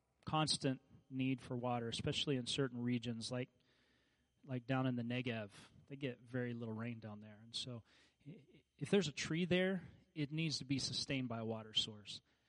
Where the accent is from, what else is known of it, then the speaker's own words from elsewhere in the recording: Kansas, United States; now in Alaska, United States; I grew up in Kansas where if there's a tree there, somebody planted it. And I live in Alaska now